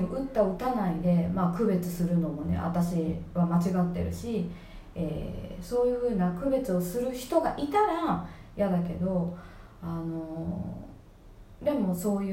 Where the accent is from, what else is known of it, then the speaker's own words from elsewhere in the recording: Brazil; now in Japan; 私やっぱりブラジルから来てるから、この日本に着いてから